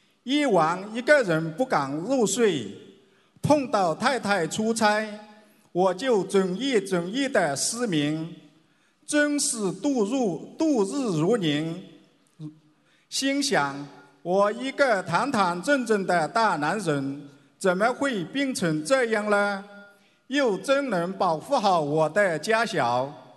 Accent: Valencia, Valencian Community, Spain; 我来自于西班牙瓦伦西亚

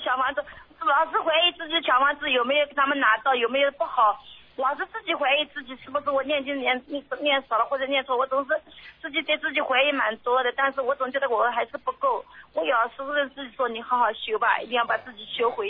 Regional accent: Zhejiang, China; now in Jiangsu, China; 我是浙江人，但是我现在在江苏

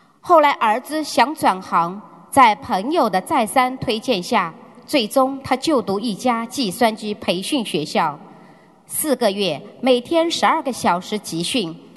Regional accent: China; 我来自中国，

